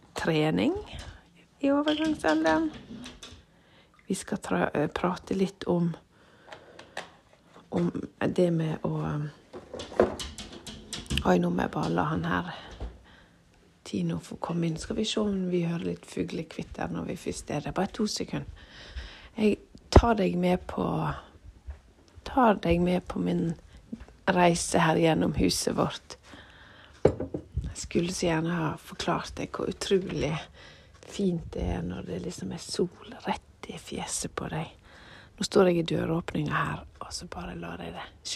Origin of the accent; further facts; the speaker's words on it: Måløy, Vestland, Norway; Sånn som jeg ofte gjorde når jeg var jentunge og badet på Revitja hjemme i Måløy.